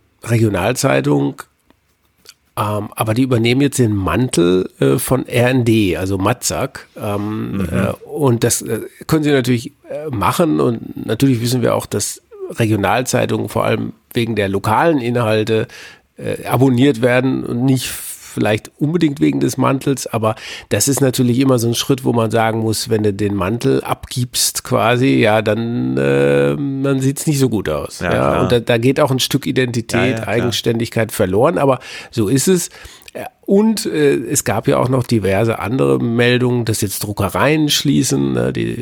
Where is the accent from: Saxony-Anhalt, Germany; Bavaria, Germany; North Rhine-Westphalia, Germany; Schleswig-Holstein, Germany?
North Rhine-Westphalia, Germany; die Neue Westfälische, wo ich herkomme, sozusagen aus Ostwestfalen.